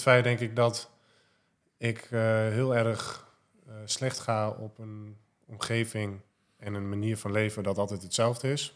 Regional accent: Hoogeveen, Drenthe, Netherlands; na die 2 maanden ben ik dus weer naar Nederland gegaan. Weer terug naar waar ik vandaan kom. Hoogveen.

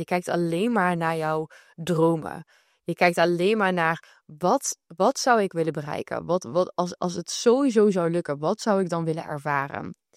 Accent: Netherlands; we moeten vooral als Nederlander, we moeten realistisch zijn

